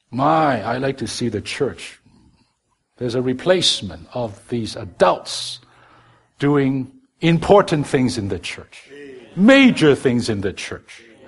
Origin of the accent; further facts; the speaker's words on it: Hong Kong; English is a second language; Mind you, I'm from Hong Kong, he knows. We're both from Hong Kong. And we didn't grow up, we kind of know some Mandarin, but that's not our mother tongue, right?